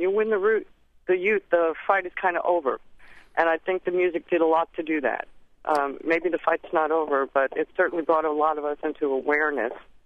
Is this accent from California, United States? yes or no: no; New York City, New York, United States; now in San Antonio, United States; I know that I was growing up in the Bronx in the 60s, and I was telling your screener that my uncle was a priest.